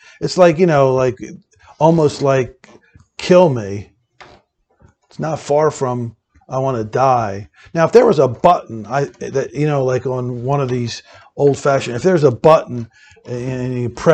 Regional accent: Philadelphia, Pennsylvania, United States; He had his little shop in the basement in Philly. See, we're from Germantown area

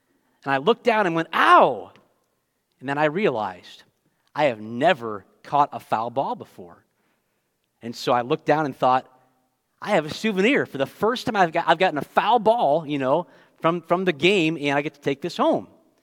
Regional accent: Chicago, Illinois, United States; I'm from Chicago originally

